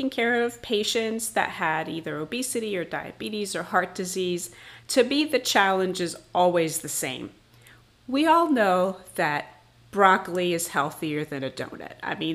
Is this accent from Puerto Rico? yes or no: yes; San Juan, Puerto Rico; I'm from San Juan, Puerto Rico. So I grew up on an island eating, you know, Hispanic foods.